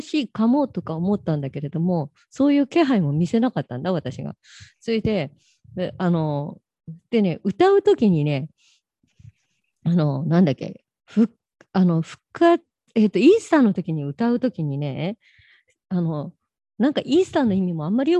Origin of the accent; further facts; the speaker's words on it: Hokkaido, Japan; 私は北海道出身なので、北海道って教会いっぱいあるんですよ。